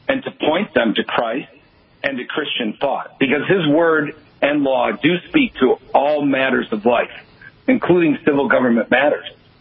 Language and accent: English; Detroit, Michigan, United States; And I'm going back to my home state, Bradley. I was raised on the east side of Detroit.